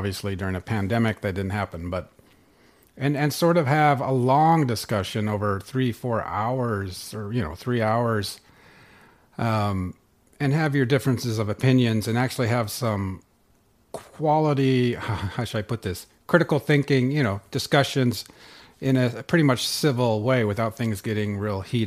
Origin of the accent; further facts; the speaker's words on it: California, United States; I grew up in Northern California and in the wine country up there. And my parents did grow up out here in the Midwest in South Dakota.